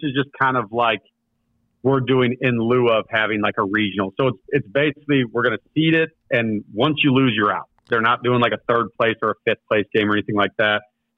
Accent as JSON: {"language": "English", "town": "Belleville", "region": "Illinois", "country": "United States", "said": "I'm from Belleville. I actually attended Belleville East High School."}